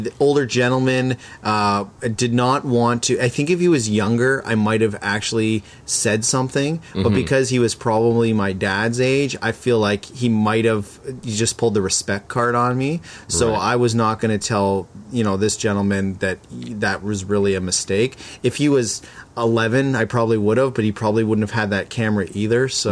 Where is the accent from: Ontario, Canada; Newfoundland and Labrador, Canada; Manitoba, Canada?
Ontario, Canada; Toronto; moved away; Growing up in Toronto, baseball was big, and I went to a lot of games.